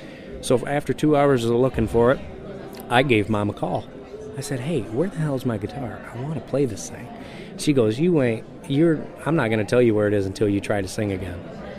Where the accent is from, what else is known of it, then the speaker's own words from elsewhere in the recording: Millington, Michigan, United States; So I'm from Millington, Michigan, way up in the north, and I get to Tennessee quite often to do my work, but I still live in Michigan.